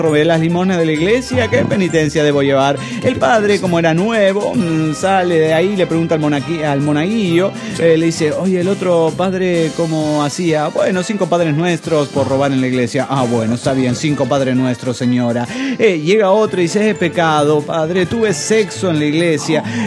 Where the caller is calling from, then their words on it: Monterrey, Nuevo León, Mexico; Monterrey, Nuevo León, México.